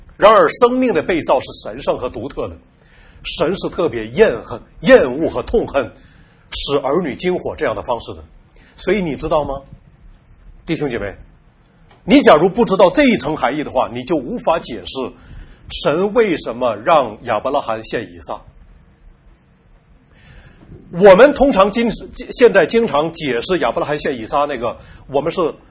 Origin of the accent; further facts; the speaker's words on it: Northeast China, China; now in Guangzhou, China; 我是东北人，可是我后来我从90年我就到广州去工作，去教神学，那么我就开始学广州话